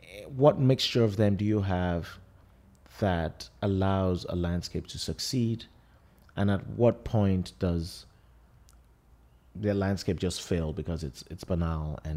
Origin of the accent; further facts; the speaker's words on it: Lagos, Nigeria; now in New York, United States; You know, I grew up in Lagos. I live in New York.